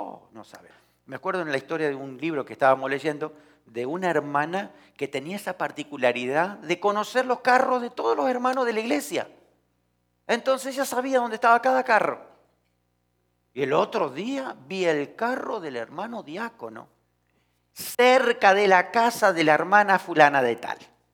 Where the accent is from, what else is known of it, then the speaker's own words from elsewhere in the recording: Pehuajó, Buenos Aires Province, Argentina; Cuando estaba empezando como pastor, en mi pueblo, en Pehuajó